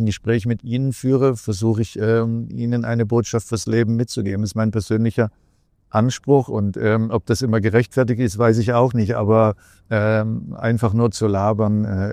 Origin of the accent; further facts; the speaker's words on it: Germany; ich als Deutsche